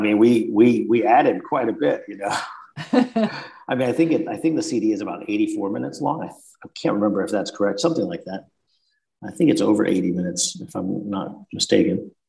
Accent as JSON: {"language": "English", "country": "United States", "said": "Of course, being an American, I'm always looking back at see what's going on in the States"}